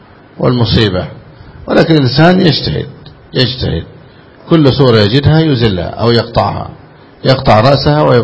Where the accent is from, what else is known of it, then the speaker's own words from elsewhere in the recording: Egypt; أما عندنا في مصر في صلاة الجمعة بعض الإخوة يمد رجليه